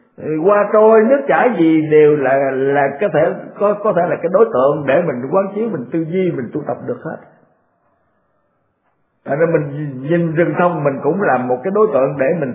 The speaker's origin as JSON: {"language": "Vietnamese", "region": "Mekong Delta", "country": "Vietnam", "tie": "born or raised there", "said": "Tôi ở miền Tây mà, quê tôi ở miền Tây, rồi tôi đi dạy học ở Trà Vinh cũng bao nhiêu năm, cũng là thuộc về miền Tây nữa, rồi tôi ngược về Sài Gòn"}